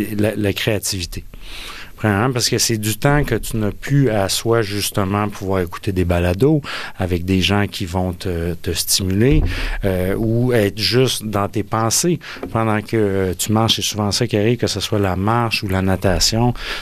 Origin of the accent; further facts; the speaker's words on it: Magog, Quebec, Canada; moi, j'ai grandi à Magog